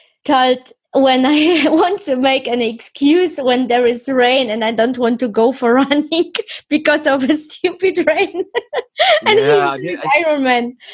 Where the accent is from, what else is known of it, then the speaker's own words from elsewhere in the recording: Poland; now in Germany; That's why I moved from Poland to Germany, because I didn't follow the rules which my parents put on me.